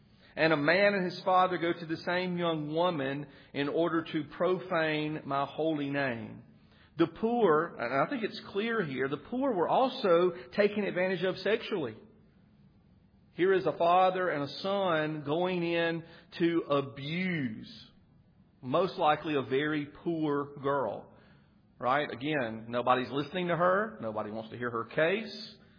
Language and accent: English; the South, United States; It should, because we grew up in the South, right?